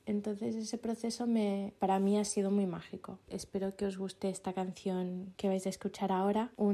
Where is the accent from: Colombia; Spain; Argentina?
Spain; Catalonia; soy de Lampordà y estáis escuchando mi nuevo EP